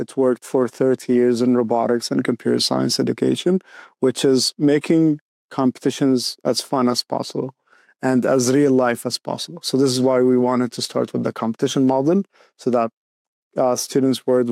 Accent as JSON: {"language": "English", "town": "Alexandria", "region": "Alexandria Governorate", "country": "Egypt", "said": "So I'm originally from Alexandria, Egypt."}